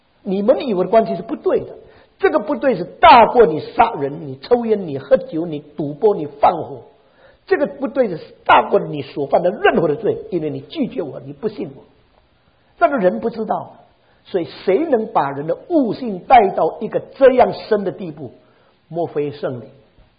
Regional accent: Fujian, China; 我是福建人

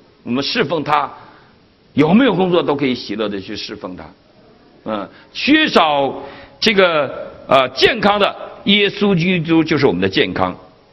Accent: China; 今天我们中国人过年呢，从大年初一到正月十五，那就是吃啊喝呀玩啊

